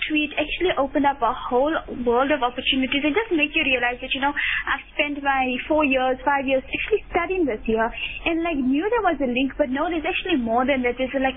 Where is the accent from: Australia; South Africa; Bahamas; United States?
South Africa; Rustenburg, North West; now in Johannesburg, South Africa; Okay, I'm originally from Rustenburg and now staying in Johannesburg.